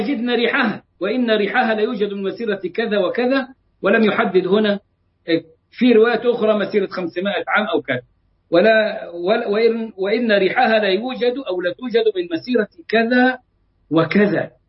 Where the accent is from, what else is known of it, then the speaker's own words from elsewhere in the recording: Egypt; اللي عملناها عندنا في مصر في 100 سنة